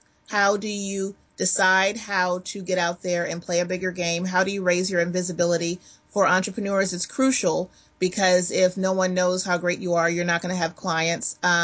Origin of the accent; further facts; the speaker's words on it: Los Angeles, California, United States; moved away as an adult; I'm originally from Los Angeles, and when I got out of undergrad, went to advertising school and went back home to freelance for a moment and decided I wanted to move to New York